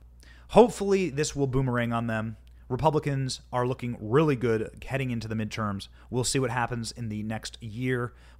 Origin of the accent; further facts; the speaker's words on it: Iowa, United States; it's like 16 times bigger than my hometown in Iowa.